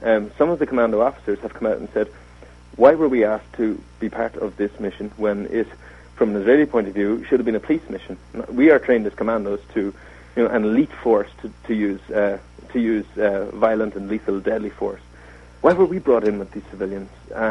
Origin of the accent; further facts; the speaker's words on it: Ireland; As an Irish person, it goes deep, you know.